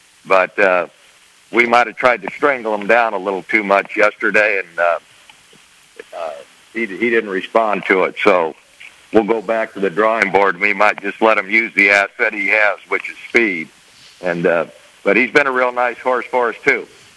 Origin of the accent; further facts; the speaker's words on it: Long Beach, California, United States; I grew up in Long Beach, California, and I went to school in Berkeley, California, Northern California, UC Berkeley.